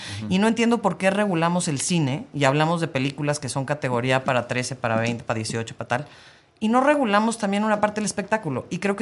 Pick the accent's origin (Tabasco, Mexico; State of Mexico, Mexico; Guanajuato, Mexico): Guanajuato, Mexico; San Miguel de Allende; aunque crecí en San Miguel de Allende, Guanajuato